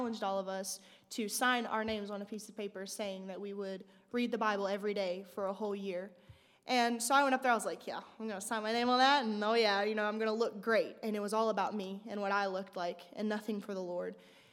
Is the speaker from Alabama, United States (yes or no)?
no; West Virginia, United States; I am from West Virginia. And I am a sophomore studying youth ministries.